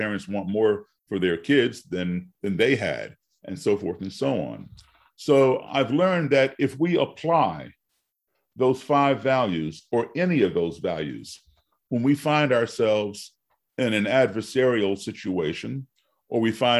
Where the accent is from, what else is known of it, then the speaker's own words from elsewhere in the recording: United States; also born or lived in various countries; I grew up as an American embassy brat, living in different countries for 2 years, coming back home, being here in the States for a few months